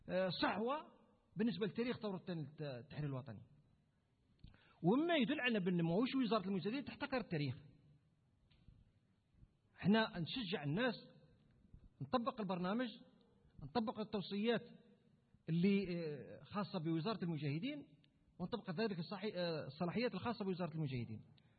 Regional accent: Algeria; إحنا رانا جزائريين وعايشين في الجزائر، أنا مواطن قبل ما أكون وزير

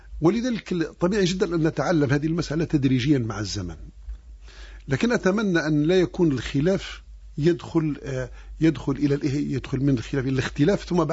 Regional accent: Algeria; لابد أن نكون واقعيين وصرحاء مع أنفسنا كجزائريين

